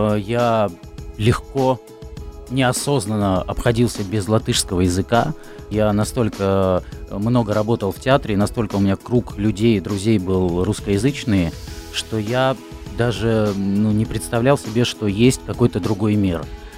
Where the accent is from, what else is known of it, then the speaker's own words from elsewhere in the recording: Petrozavodsk, Republic of Karelia, Russia; moved away as an adult; now in Latvia; Приехал в Латвию 14 лет назад. А приехал я из Петрозаводска, это город столица Карелии.